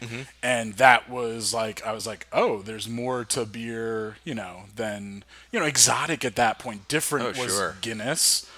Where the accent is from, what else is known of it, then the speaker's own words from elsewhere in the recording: New Jersey, United States; And I was just talking with the guy one time and said that I'm from Jersey.